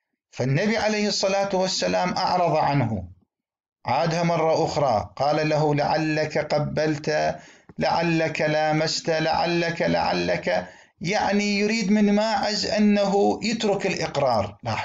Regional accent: Iraq; accent: Iraqi; يعني كما نقول في لهجتنا العراقية، صارت من صدق

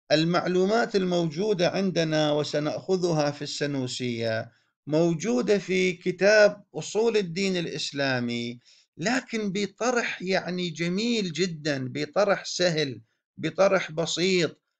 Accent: Iraq; يعني عندنا في العراق

